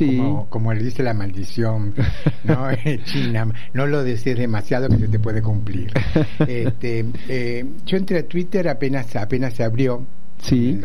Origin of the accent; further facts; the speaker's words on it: Argentina; soy un amigo argentino